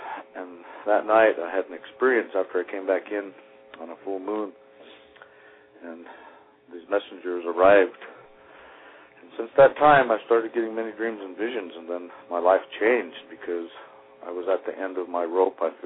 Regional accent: Wyoming, United States; Well, I'm 54 years old, and I'm from the Wind River Indian Reservation in the center of Wyoming, in the Wind River Mountain Range, and I was raised on a reservation, born on a reservation in 1950

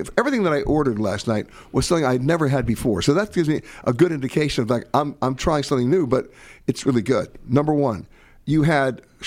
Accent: New York City, New York, United States; I grew up in Manhattan and New York, city of neighborhoods

